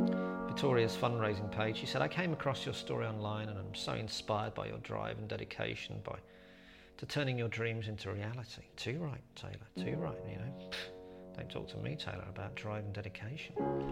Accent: Birmingham, West Midlands, United Kingdom; I'm from the Warwick area. I'm from Birmingham.

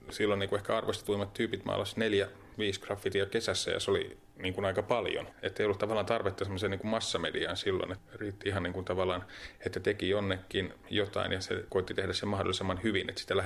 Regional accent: Helsinki, Uusimaa, Finland; koska sielläpäin Helsinkiä, mistä mä oon kotoisin, niin siellä niin oli ensimmäisiä niin graffitimaalaajia Suomessa

